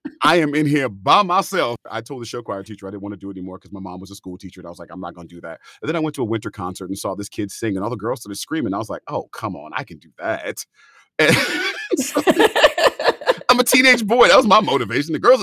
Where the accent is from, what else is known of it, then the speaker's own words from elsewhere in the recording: California, United States; I was from California, but I always went to all the tours, all the tourings that came.